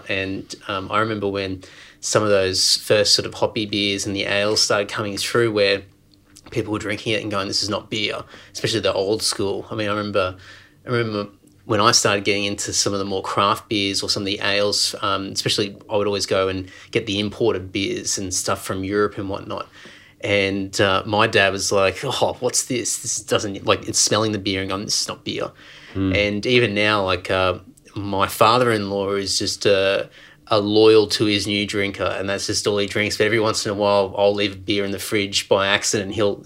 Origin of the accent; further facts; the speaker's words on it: Queensland, Australia; so I'm originally from Queensland